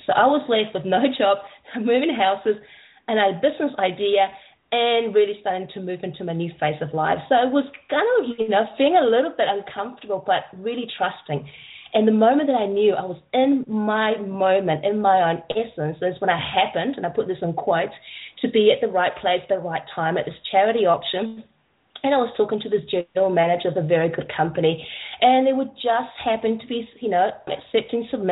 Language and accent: English; Lima, Peru; now in New Zealand; So that's a bit of a long name. I'm originally from Peru, Lima. And I've been living in New Zealand since 1989 and traveled quite a bit.